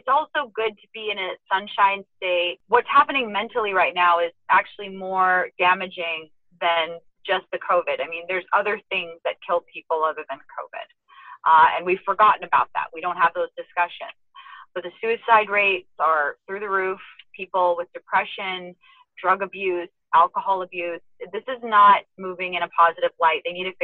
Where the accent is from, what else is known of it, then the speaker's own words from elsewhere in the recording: Las Vegas, Nevada, United States; But it was very cool. I enjoyed growing up in Vegas.